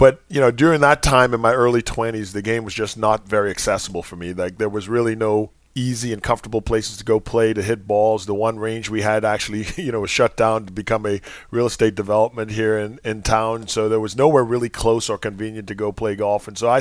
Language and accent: English; Bahamas; I grew up in the Bahamas, and like many kids in my era, you know, I played every sport. You know, we had a very modest upbringing. You know, we grew up in a sort of what I would describe as a sort of lower middle class neighborhood.